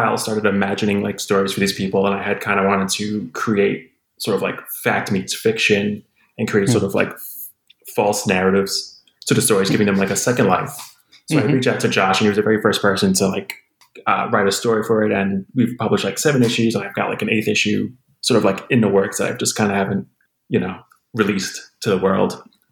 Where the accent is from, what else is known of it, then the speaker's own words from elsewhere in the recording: Staten Island, New York, United States; I'm from Staten Island, so I'm very much always by the water.